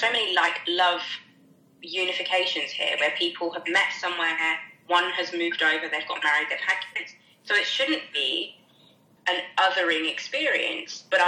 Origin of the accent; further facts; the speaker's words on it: Ely, East of England, United Kingdom; born there